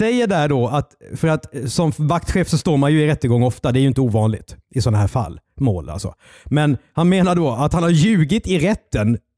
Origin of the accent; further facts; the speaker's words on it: Karlskrona, Blekinge, Sweden; born there; i Karlskrona där jag är född